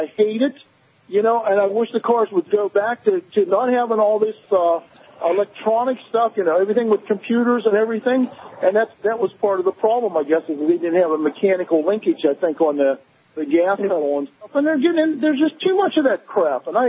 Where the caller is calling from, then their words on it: Coppell, Pennsylvania, United States; I'm calling from Coppell, Pennsylvania. It's about 35 miles above Pittsburgh, Pennsylvania, you know, western Pennsylvania.